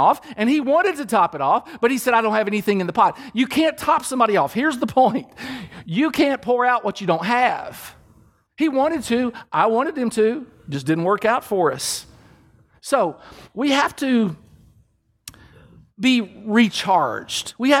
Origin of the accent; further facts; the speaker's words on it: Kentucky, United States; When I grew up in Kentucky, and we would play basketball in the summer, and we usually played at my house